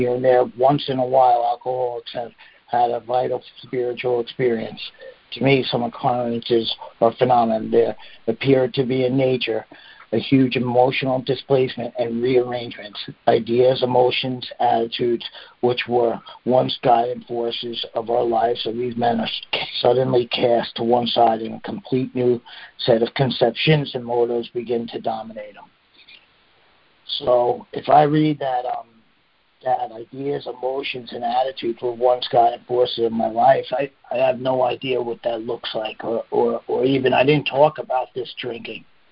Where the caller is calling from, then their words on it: Southampton, New York, United States; also born or lived in British Virgin Islands; I've lived in the British Virgin Islands for many years, but … I'm an alcoholic, and I'm calling in from Southampton, New York.